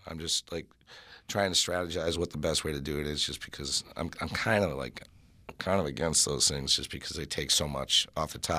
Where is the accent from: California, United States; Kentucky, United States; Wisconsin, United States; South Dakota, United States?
Wisconsin, United States; Oconomowoc